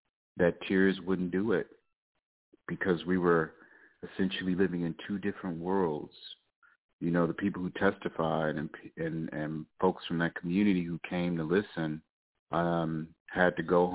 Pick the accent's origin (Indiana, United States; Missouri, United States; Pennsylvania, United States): Missouri, United States; St. Louis; I am from North St. Louis, Missouri, right next to Ferguson.